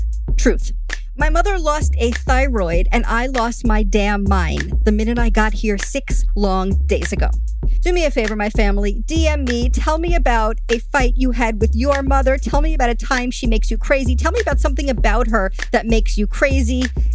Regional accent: Queens, New York, United States; Now, growing up in Queens, I have a special place in my heart for Greek things.

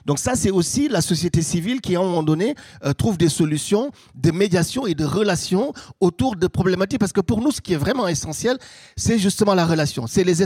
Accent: Senegal; moved away as an adult; now in Bordeaux, France; Moi, je suis arrivé du Sénégal à Bordeaux il y a 25 ans.

